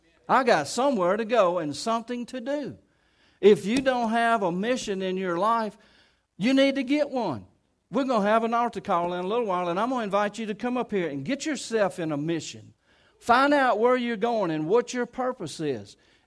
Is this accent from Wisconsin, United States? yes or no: no; Kentwood, Louisiana, United States; I use that kind of language. Y'all understand I'm from Kentwood.